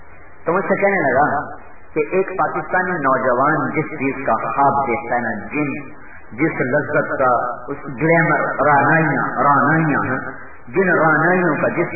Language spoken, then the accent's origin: Urdu; Khanewal, Punjab, Pakistan; میرا ضلع خانے وال ہے, وہاں میرا گاؤں ہے.